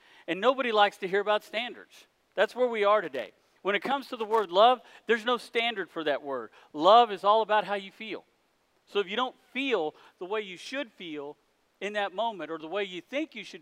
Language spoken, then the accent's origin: English; Dallas, Texas, United States; Y'all, I'm from Dallas. I've been living in Dallas for 20 years.